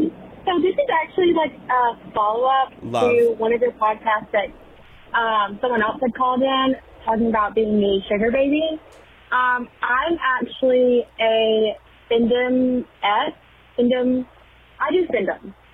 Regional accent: the South, United States; I'm also from the South.

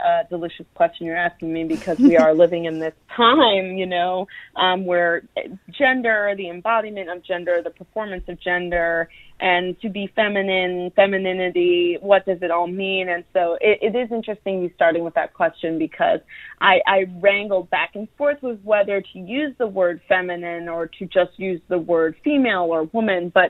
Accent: New York, United States; I mean, I'm a New Yorker.

